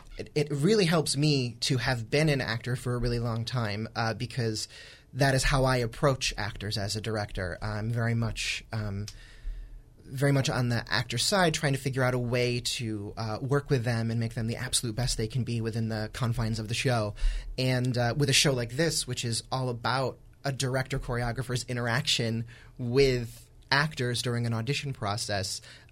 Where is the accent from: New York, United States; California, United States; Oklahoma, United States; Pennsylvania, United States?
New York, United States; Syracuse; born there; I was born in Syracuse, New York, and went to college in Patrick's hometown in Cortland, New York.